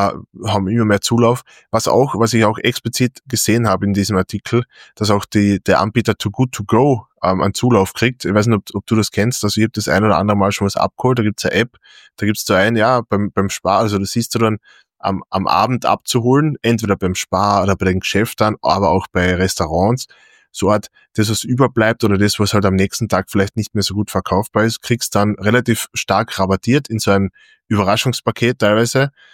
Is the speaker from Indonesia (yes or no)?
no; Austria